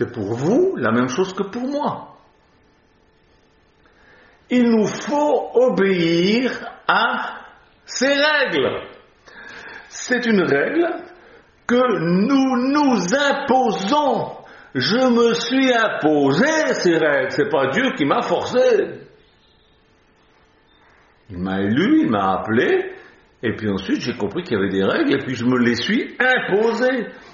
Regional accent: Switzerland; Enfin, pas moi, parce que moi je suis suisse, je ne peux pas.

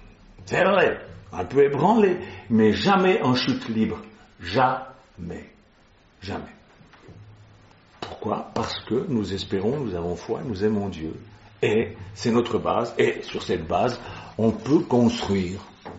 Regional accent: Switzerland; Moi, je suis suisse, je vote pas.

